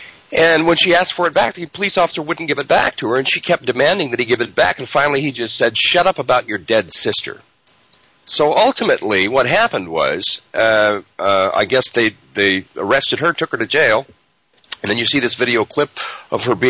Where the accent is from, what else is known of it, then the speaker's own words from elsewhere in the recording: United States; and I grew up thinking that this was the best place in the world to live, that I'm an American, I live in a constitutional republic